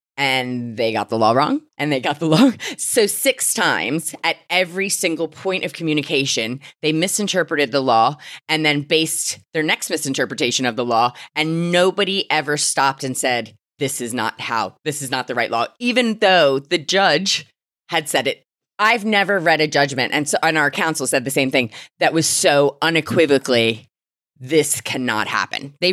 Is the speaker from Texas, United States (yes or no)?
no; Philadelphia, Pennsylvania, United States; moved away; It's like I'm an immigrant from Philadelphia, ending up in high court twice and then beating the police.